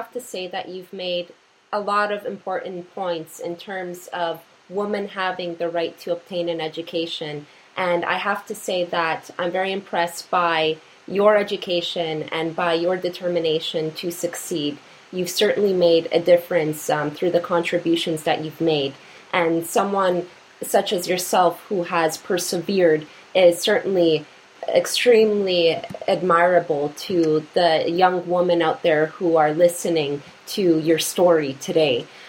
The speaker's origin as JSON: {"language": "English", "country": "Canada", "tie": "born there", "said": "I was born in Canada. However, my background is Polish. Both of my parents came from Poland and were immigrants here."}